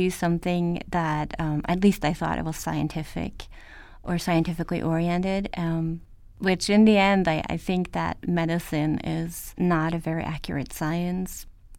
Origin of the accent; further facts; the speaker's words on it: Norway; English is a second language; also born or lived in Germany; now in United States; I went to a Waldorf school in Norway and later also in Germany. And we learned English as a second language in Norway. So it's always been a second language.